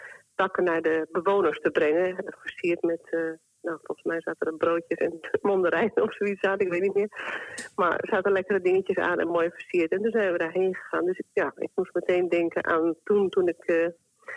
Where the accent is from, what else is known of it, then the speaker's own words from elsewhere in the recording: Amsterdam, North Holland, Netherlands; Want ik kom zelf uit Amsterdam-Noord. Tenminste, daar heb ik mijn hele jeugd doorgebracht.